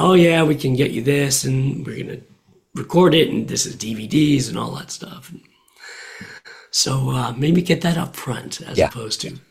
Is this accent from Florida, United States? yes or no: yes; Miami, Florida, United States; Grew up in Miami.